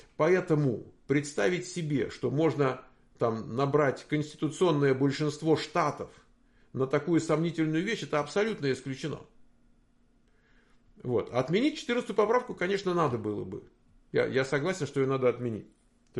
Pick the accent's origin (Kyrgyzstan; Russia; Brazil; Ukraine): Russia; Moscow; moved away as an adult; now in Sunnyvale, United States; Я из Москвы. Там родился, там жил. В 34 года переехал. Вот ровно полжизни назад. Вот мне сейчас 68. А в 34 переехал. А в Штатах мы в Кремниевой долине. Живем в городе Саннивейл.